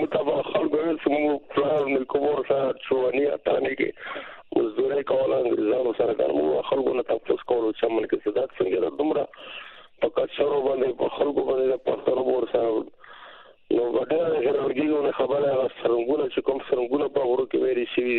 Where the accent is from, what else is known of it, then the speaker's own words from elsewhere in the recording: Pakistan; زه پاکستاني